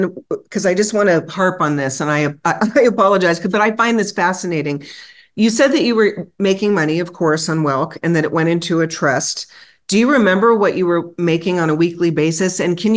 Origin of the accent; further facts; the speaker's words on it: Hollywood, California, United States; because I grew up in Hollywood, so I had a bunch of logistical questions for you.